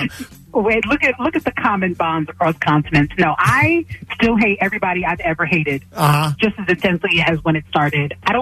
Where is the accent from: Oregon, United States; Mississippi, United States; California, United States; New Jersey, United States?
New Jersey, United States; I am. I'm originally from Jersey, Central Jersey.